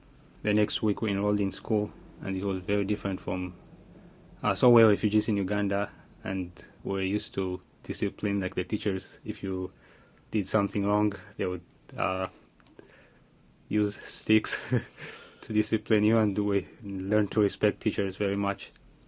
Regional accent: Ethiopia; now in Philadelphia, United States; I'm originally from Ethiopia. My parents are from two different countries, Eritrea and Ethiopia. They used to be one country, but they split at some point. And that's partly the reason for why we became refugees.

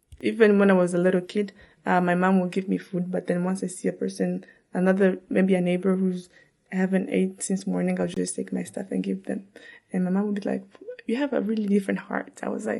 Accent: Tanzania; born there; my mom gave birth to me in Tanzania in the refugee camp in 1999. Yes, I was born in Tanzania.

